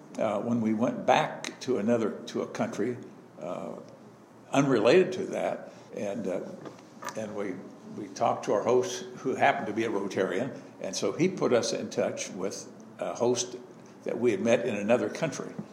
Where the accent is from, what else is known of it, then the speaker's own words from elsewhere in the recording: Des Moines, Iowa, United States; I was born in Des Moines, lived in Polk County all my life till I went to school at Simpson College